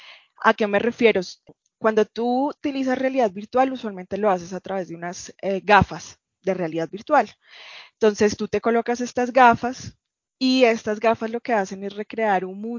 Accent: Bogotá, Colombia; se puede decir que soy bien bogotana.

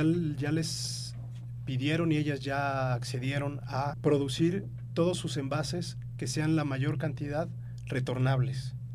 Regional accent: Mexico; yo que vengo de México

